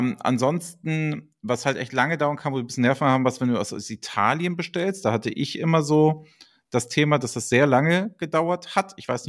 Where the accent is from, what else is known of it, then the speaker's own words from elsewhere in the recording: Hamburg, Germany; man denkt ja immer so, der ist ja Hamburger und ich bin auch Hamburger, aber es sind 1,5 Stunden da.